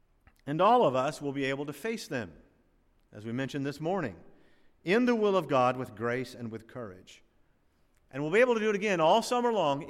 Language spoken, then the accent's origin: English; Florida, United States; I always look at the month of May because I grew up in Florida mostly, and Florida's pretty warm early on.